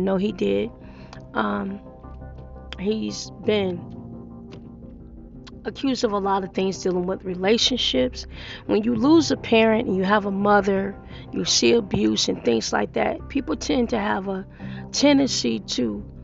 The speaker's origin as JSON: {"language": "English", "town": "Detroit", "region": "Michigan", "country": "United States", "tie": "born or raised there", "said": "You know, there's a lot of things that we saw as kids growing up in Detroit."}